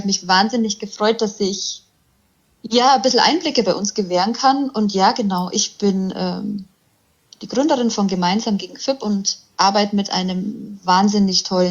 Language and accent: German; Bavaria, Germany; ich bin 36 Jahre alt, ich komme aus der Nähe von Augsburg